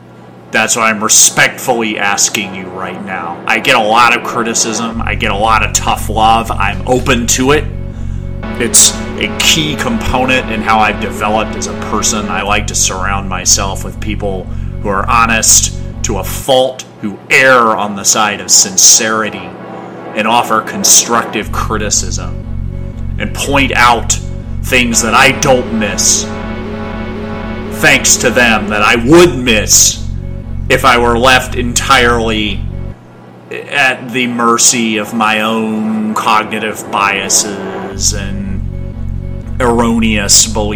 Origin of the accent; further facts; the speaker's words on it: Chicago, Illinois, United States; now in West Coast, United States; I came here from Chicago and I had a number of friendships that were based largely on the practice of sitting around and talking smack about other people in the room. And when I moved to the West Coast